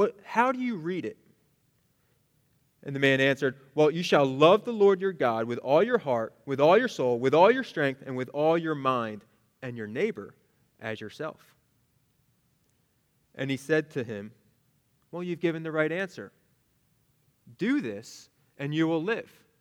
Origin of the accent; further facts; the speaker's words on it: Northeast, United States; Of course, I'm from the Northeast, where we weren't exactly sweet and endearing.